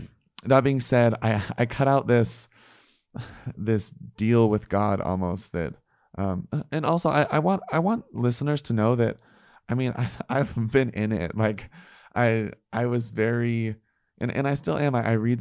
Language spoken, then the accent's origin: English; Missouri, United States; I mean, I grew up in Missouri. I grew up on a farm. I grew up in the LDS church.